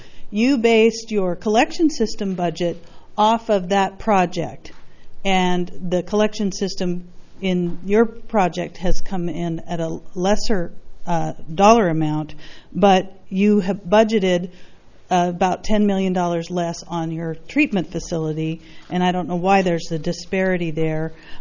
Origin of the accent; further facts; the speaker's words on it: Los Osos, California, United States; from Los Osos